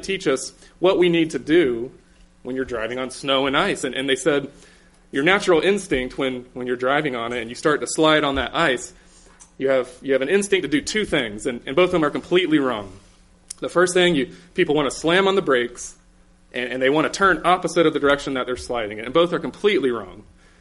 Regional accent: the South, United States; Well, growing up in the South, there's a couple things when driving we don't really worry about.

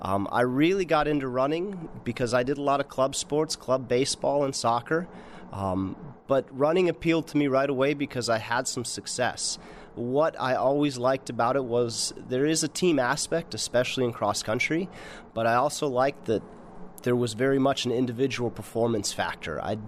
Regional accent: Ramstein, Rhineland-Palatinate, Germany; growing up in Ramstein was a cool experience

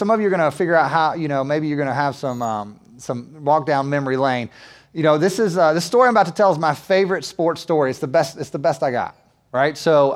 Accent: Winston-Salem, North Carolina, United States; So fast forward 2003, I grew up in Winston-Salem. That's my home, 2 hours from here.

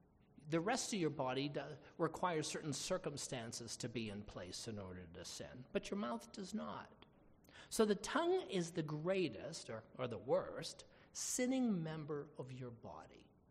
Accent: Boston, Massachusetts, United States; I like to blame it from growing up in Boston, you know, but I was a man of unclean lips who came from a people of unclean lips.

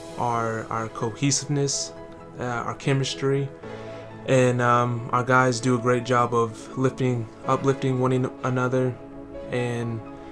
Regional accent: Lubbock, Texas, United States; I'm from Lubbock, Texas, and my major is psychology. And something that people don't know about me is that I'm half Native American.

